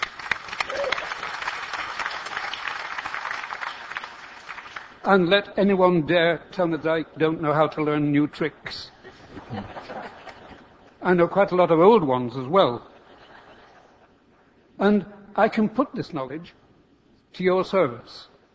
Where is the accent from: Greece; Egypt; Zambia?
Zambia; I'm from Zambia. I've been teaching in the medical school there since it opened